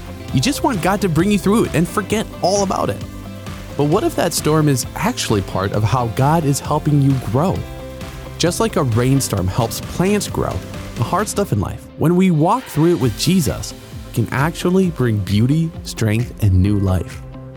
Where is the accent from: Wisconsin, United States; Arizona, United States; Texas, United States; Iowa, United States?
Arizona, United States; I grew up in the Sonoran Desert of southern Arizona.